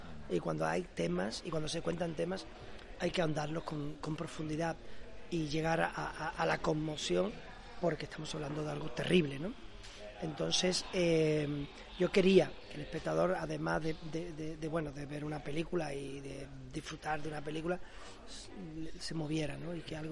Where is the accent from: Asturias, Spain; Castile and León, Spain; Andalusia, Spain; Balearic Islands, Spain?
Andalusia, Spain; Lebrija; yo procedo de un mundo rural, es decir, soy de Lebrija, ¿no? Como sabes, vengo de una familia de jornaleros del campo, he trabajado mucho en el campo, he vivido en los cortijos.